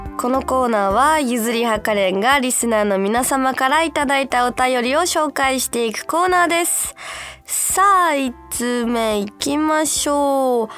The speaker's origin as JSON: {"language": "Japanese", "region": "Okinawa", "country": "Japan", "tie": "born or raised there", "said": "もう沖縄出身、まあ沖縄で育ったね子供はね、台風が来たらもう、うわ学校行かなくて済む"}